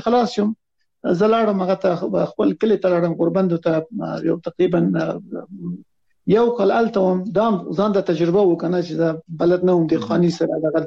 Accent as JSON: {"language": "Pashto", "country": "Afghanistan", "also_born_or_lived": "Islamabad, Pakistan"}